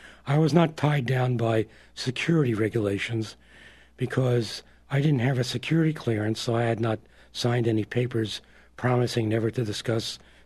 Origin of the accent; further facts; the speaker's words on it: California, United States; her bailiwick, and I'm a Californian, right?